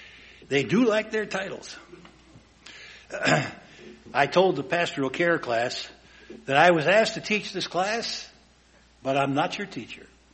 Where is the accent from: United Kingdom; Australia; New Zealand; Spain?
Australia; now in Chicago, United States; I said, I came from Australia.